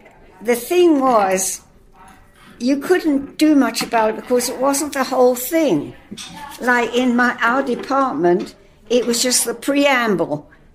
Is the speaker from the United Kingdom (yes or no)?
yes; Wembley, London, United Kingdom; also born or lived in Hammersmith; I was born in Hammersmith, London. And then my father was on the Great Western Railroad as a fireman, firing up the engine. And we moved to Wembley